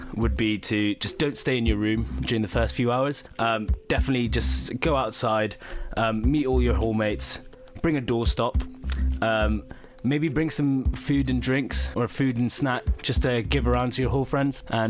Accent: Hong Kong; moved away; as an international student born and raised in Hong Kong

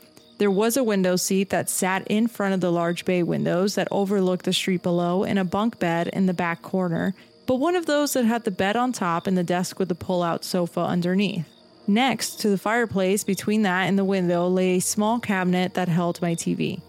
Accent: South East England, United Kingdom; As a kid, I grew up in this old schoolhouse towards the end of this quiet street. Now, growing up on the Isle of Wight, there is some sort of nature and history everywhere, and this was true for where we lived at the time.

